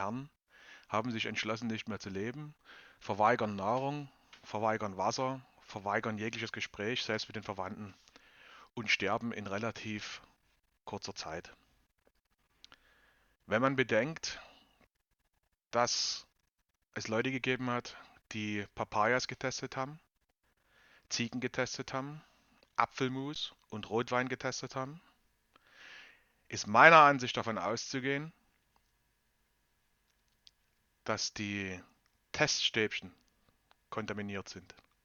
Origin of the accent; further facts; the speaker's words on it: Dresden, Saxony, Germany; Ich komme aus Dresden und arbeite in einem Pflegeheim.